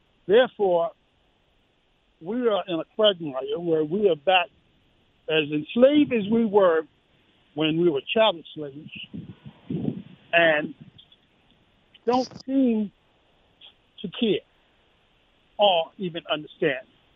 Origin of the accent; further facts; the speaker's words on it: Southern United States, United States; I grew up in the South, and they had an area in the South that they called the quarters.